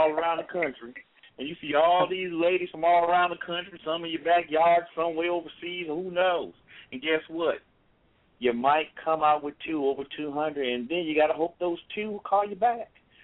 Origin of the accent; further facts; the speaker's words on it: Houston, Texas, United States; from Houston, Texas